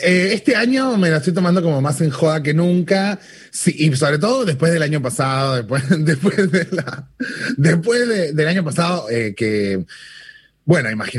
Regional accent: Río Gallegos, Santa Cruz, Argentina; also born or lived in San Luis; Y después me crié en la Patagonia, me crié en Santa Cruz, en Río Gallegos, Santa Cruz. Fui al Colegio de Arte de Santa Cruz, de allá, el polivalente número uno de arte.

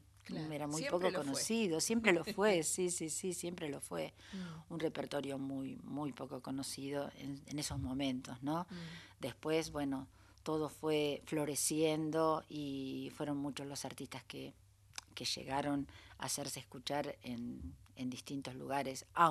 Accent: Burzaco, Buenos Aires Province, Argentina; now in Glew, Argentina; siempre que digo que soy de Bursaco, muchas veces me dicen que soy del sur, pero vi a Temperley, porque claro. Ahora vine en tren desde Gleu, que es donde vivo.

